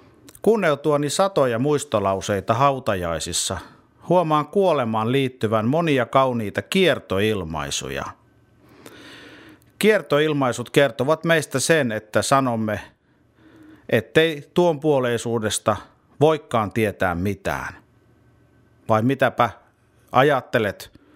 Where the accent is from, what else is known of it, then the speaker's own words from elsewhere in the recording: Sysmä, Päijät-Häme, Finland; born there; Synnyin pitäjäni Sysmän Lähilehdessä